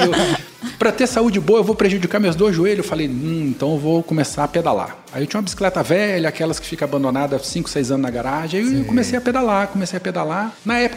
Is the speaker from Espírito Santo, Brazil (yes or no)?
yes; Espírito Santo, Brazil; born there; eu sou capixaba de nascença, sou mineiro de coração.